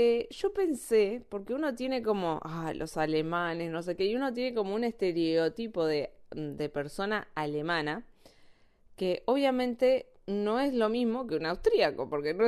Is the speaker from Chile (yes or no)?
no; Argentina; now in Spain; hay personas acá que te preguntan de dónde sos y le decís de Argentina